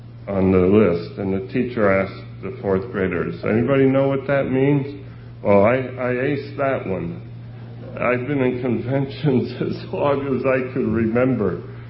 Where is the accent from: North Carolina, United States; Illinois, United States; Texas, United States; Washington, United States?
Illinois, United States; Chicago; born there; Joey Candle and some of the other brethren from Chicago knew me before I was born in Chicago, and have known me since I was, you know, an infant.